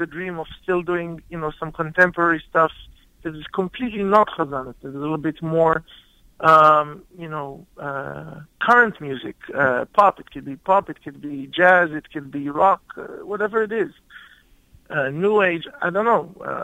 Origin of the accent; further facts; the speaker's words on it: Israel; also born or lived in London; I was born in London in 1978, and I did not live a lot in London because my parents, 4 months after I was born, moved back to Israel.